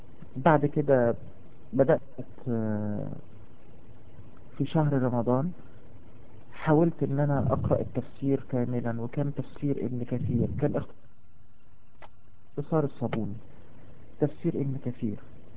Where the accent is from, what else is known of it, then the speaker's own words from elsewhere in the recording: Riyadh, Riyadh Province, Saudi Arabia; also born or lived in Egypt; أصل عربية ينتهي للأشراف، أنا من عيلة من الأشراف أهل البيت. كانت عيلة طبعا في الجزيرة العربية الأول، وبعد كده في الشام، وبعد كده جت واستوطنت في مصر. اتربيت في السعودية في الرياض،